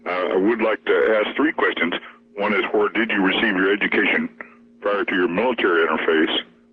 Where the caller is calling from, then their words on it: Kansas, United States; I'm calling. … I'm calling from Northeast Kansas.